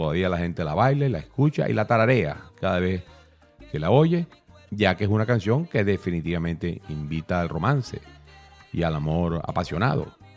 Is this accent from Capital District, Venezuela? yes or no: no; Maracaibo, Zulia, Venezuela; viajando por carretera de mi ciudad natal, Maracaibo, hacia los Andes venezolanos